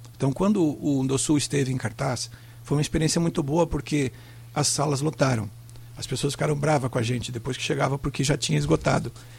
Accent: Brazil; A gente é brasileiro, mas por ser um país continental, a gente tem várias culturas dentro da mesma cultura.

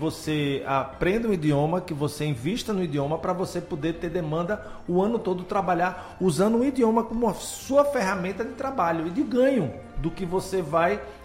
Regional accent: Brazil; Só tínhamos nós dois de brasileiros.

